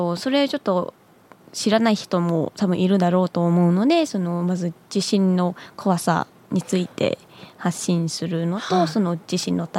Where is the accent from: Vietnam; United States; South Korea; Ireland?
Vietnam; Japanese is a second language; now in Japan; 最終の目的はもう、やっぱりベトナム人なので、ある程度自分の国にも役に立ちたい。